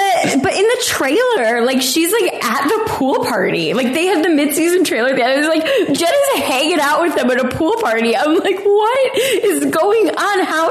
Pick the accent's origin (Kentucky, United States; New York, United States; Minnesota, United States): New York, United States; I'm a New Yorker.